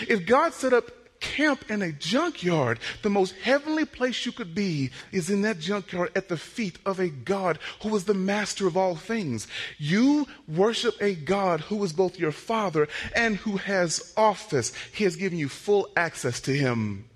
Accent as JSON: {"language": "English", "region": "Texas", "country": "United States", "said": "I am from Texas, okay? There's two more coming, okay? Listen to me. I'm from Texas, okay?"}